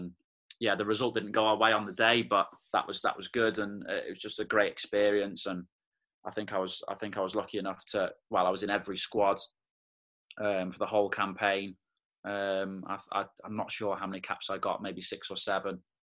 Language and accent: English; Wrexham, Wales, United Kingdom; on those memories playing for Wrexham, and they're such fond memories. I was very lucky to play for my hometown club, and as I say, in front of my family and friends.